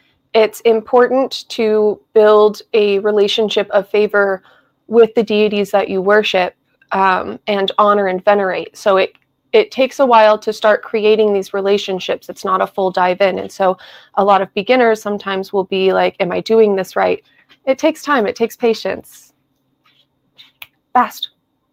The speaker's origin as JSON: {"language": "English", "region": "California", "country": "United States", "tie": "born or raised there", "said": "So that's why it's Irish American for me, because I grew up in California."}